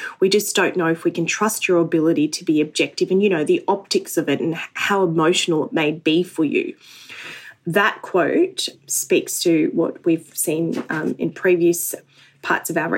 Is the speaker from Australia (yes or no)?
yes; Australia; I can speak to you as an Australian Muslim who's had to contend with so much negative coverage and misleading coverage, frankly, of our community.